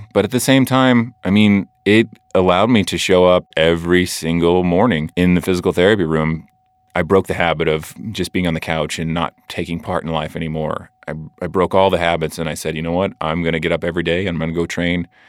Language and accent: English; Idaho, United States; I mean, I grew up in Idaho and backpacked in the hills here and the mountains